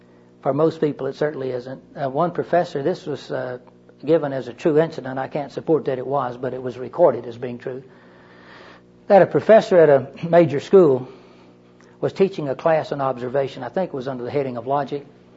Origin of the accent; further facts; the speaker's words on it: Maine, United States; Even if I'd have told you I'm from Maine, would you have believed that?